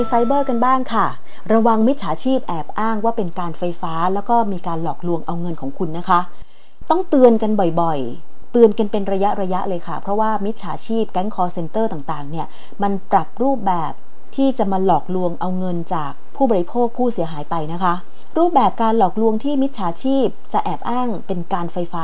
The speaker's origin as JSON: {"language": "Thai", "region": "Lamphun", "country": "Thailand", "said": "จริงๆแล้วเนี่ยดิฉันเป็นคนลำพูนเป็นคนภาคเหนือนะเห็นคุณยายกินเมี่ยงมาตั้งแต่เด็ก"}